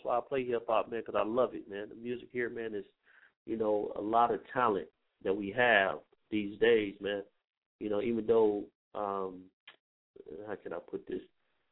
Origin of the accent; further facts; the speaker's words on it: Chicago, Illinois, United States; I tell you what, we're not just going to do just Chicago, man, though we are from Chicago.